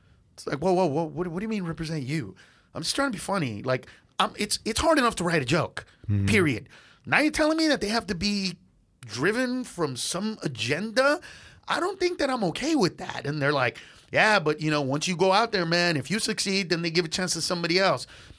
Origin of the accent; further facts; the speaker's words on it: Honduras; And I said, why do you keep calling me Mexican? I'm from Honduras.